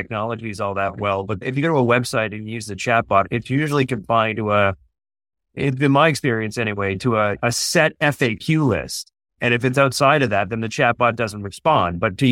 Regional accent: Canada; And I will also add, as a Canadian citizen, that Air Canada is frequently vilified

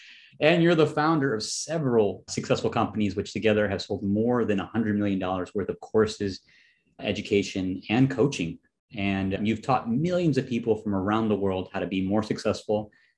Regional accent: Chicago, Illinois, United States; It was in Chicago. And coincidentally, it was my hometown.

